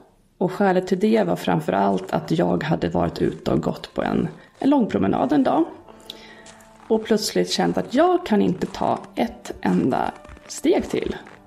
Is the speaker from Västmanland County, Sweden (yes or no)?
yes; Västerås, Västmanland County, Sweden; now in Stockholm, Sweden; när jag flyttade från Västerås så hade jag kvar mina föräldrar där. Mina barndomsvänner, de som fortfarande hade kontakt med.